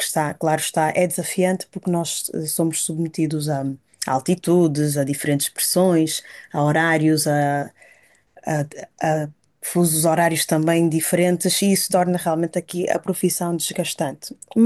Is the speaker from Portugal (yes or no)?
yes; Braga, Norte, Portugal; also born or lived in Angola; Eu, em 1990, fui para Braga com a família, porque eu nasci cá em Angola. Desde então que sempre fui fazendo os estudos em Braga.